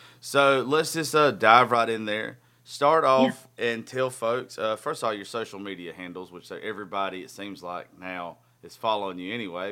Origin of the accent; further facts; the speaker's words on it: Georgia, United States; But we're both from Georgia